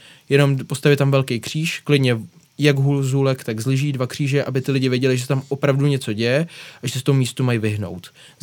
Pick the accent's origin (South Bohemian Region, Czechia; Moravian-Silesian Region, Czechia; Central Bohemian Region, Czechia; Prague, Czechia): Prague, Czechia; já jsem jako původně Pražák a město mi už moc nevoní jako hory.